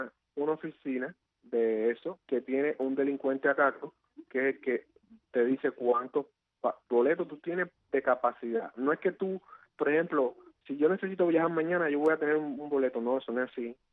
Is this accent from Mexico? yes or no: no; Cuba; todos somos cubanos